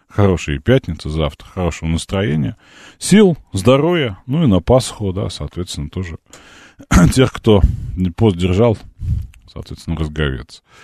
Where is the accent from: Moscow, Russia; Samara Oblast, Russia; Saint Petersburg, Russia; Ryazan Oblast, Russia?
Moscow, Russia; я же москвич